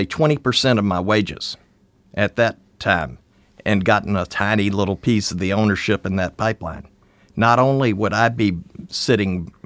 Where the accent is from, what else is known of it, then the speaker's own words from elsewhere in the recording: Louisiana, United States; You know, I come from Louisiana, place where the Longs came from